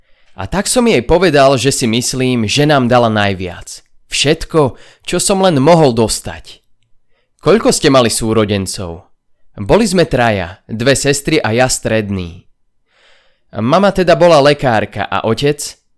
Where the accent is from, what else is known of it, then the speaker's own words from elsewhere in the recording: Bratislava, Bratislava Region, Slovakia; also born or lived in Prague; Inak som žil stále v Bratislave a stále držím na Bratislavu.